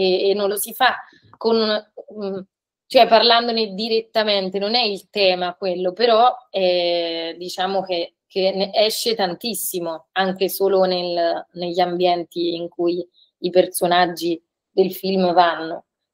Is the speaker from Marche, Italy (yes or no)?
yes; Marche, Italy; Io poi sono delle Marche, non sono del Nord Italia e mi sembra di capire neanche voi dall'accento.